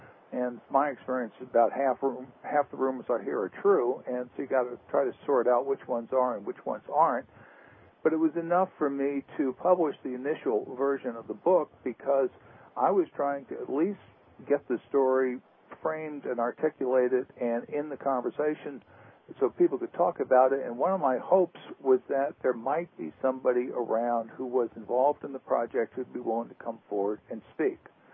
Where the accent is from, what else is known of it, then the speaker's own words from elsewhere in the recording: New Orleans, Louisiana, United States; because I'm from New Orleans, and I was in New Orleans at the time in the 1960s